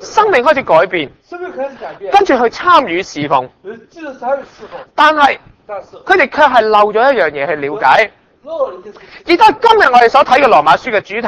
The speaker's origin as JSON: {"language": "Cantonese", "region": "Guangdong", "country": "China", "said": "我哋廣東人叫做遇人不熟啦"}